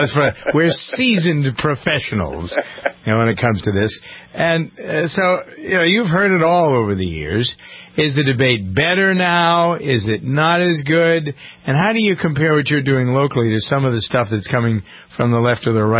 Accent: Massachusetts, United States; I'm from Massachusetts, as you know

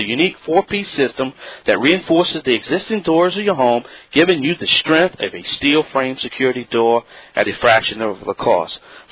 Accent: the South, United States; But I'm from the South.

